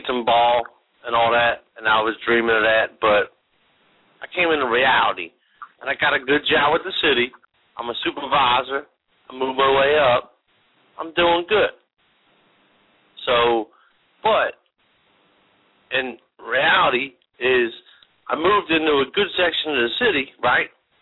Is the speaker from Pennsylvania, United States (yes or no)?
yes; Philadelphia, Pennsylvania, United States; I'm from North Philly, okay? North Philadelphia.